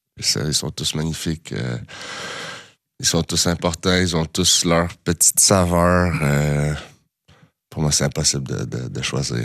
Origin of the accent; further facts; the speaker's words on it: Switzerland; Je vais devoir le refaire l'année prochaine aussi en tant que Suisse.